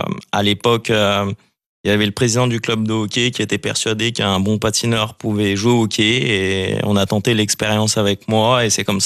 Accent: Auvergne-Rhône-Alpes, France; je rappelle pour les auditeurs que je suis originaire de Savoie

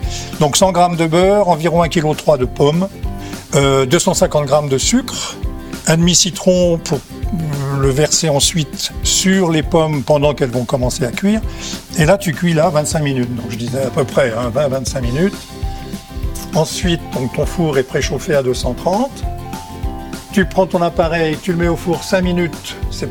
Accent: Paris, Île-de-France, France; born there; Moi, je suis parisien essentiellement. Je suis né à Paris, mais ma mère est de la région d'Orléans, donc de la Sologne.

